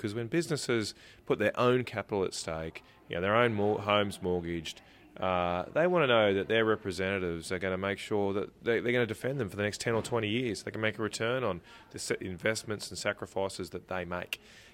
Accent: Queensland, Australia; Last time I was here, I got kicked out for being a Queenslander and having been to Brisbane during their last outbreak.

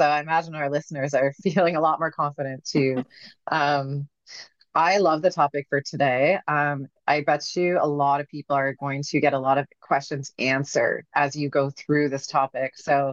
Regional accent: Canada; I'm from Canada, I'm 40

